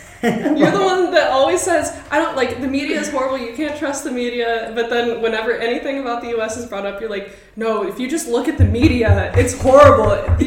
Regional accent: United States; moved away; I'm American. I will shit on the U.S. I haven't lived in the U.S. for, 8 years now?

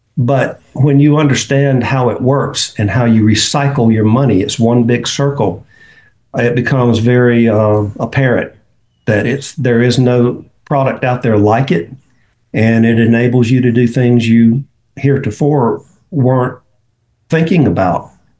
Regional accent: Cairo, Georgia, United States; I was raised in Cairo, Georgia, which is where A.L. Williams is from.

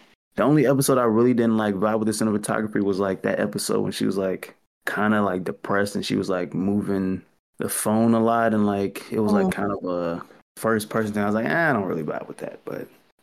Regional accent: United States; It's probably because I'm American or whatever, but I'm a sucker for a happy ending.

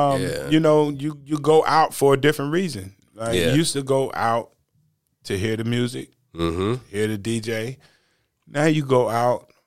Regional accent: Greenville, North Carolina, United States; born there; See, I was born in Greenville, and to this day, you know, ECU got that Fifth Street area over there

